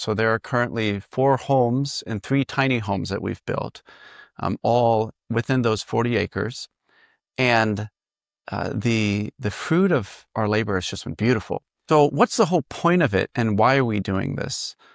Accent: Virginia, United States; And I grew up in the Shenandoah area in Virginia, in a log home, gardening, and mostly either running around and climbing trees or reading books.

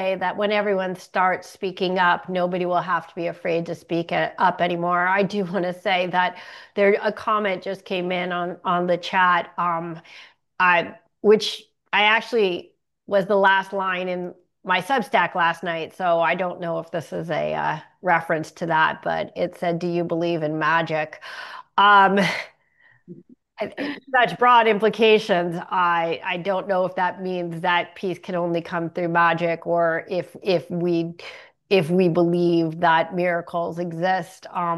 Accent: Irvine, California, United States; Yeah, I'm actually originally from Irvine and my parents are still there.

